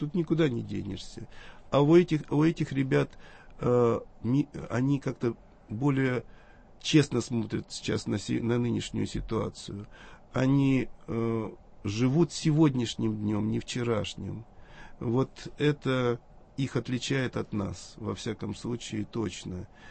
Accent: Urals, Russia; Да, я с Урала.

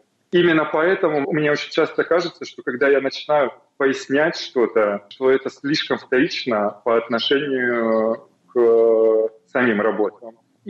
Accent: North Caucasus, Russia; Я с Северного Кавказа. Я рос в 90-е годы.

